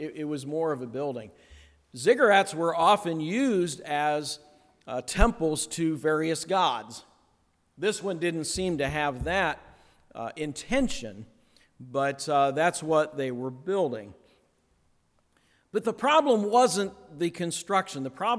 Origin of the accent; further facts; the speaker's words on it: Akron, Ohio, United States; Actually, I grew up in Akron, Ohio